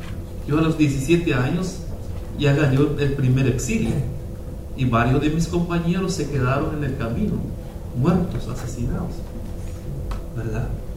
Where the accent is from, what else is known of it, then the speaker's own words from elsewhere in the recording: Santiago Atitlán, Sololá, Guatemala; yo soy de Santiago Atitlán, Sololá, que en 1980 perdimos el poder ahí porque entró el ejército